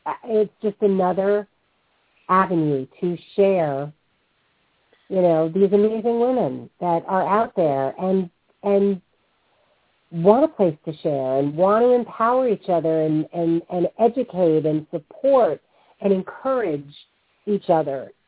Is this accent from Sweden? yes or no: no; New York, United States; Well, I'm from New York.